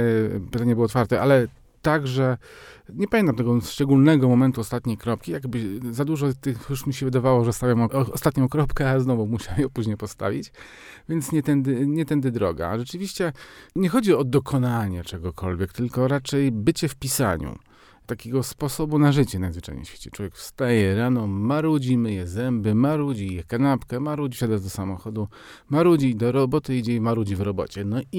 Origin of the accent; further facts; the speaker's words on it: Warmian-Masurian Voivodeship, Poland; I chyba rzeczywiście taka jest dzisiaj nasza tożsamość warmińska tak naprawdę. Jeżeli odrzucimy jakieś tam biograficzne kwestie i jakby takie, kim jesteśmy na co dzień jako Warmiac